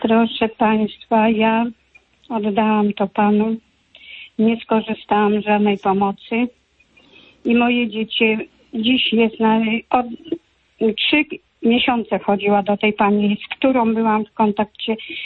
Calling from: Gdańsk, Pomeranian Voivodeship, Poland; dzwonię z Gdańska.

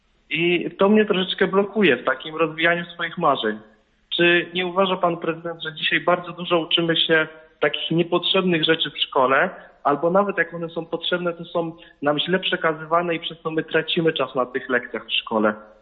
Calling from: Radom, Masovian Voivodeship, Poland; z Radomia. Jestem 19-latkiem

